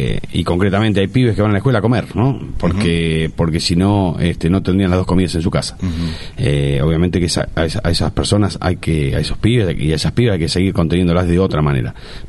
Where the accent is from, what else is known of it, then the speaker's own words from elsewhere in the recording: Mar del Plata, Buenos Aires Province, Argentina; also born or lived in Balcarce; Soy de Mar del Plata. En realidad nací en Balcarce, pero a los 2 años me fui a vivir a Mar del Plata, no por elección, sino porque me llevaron mis padres.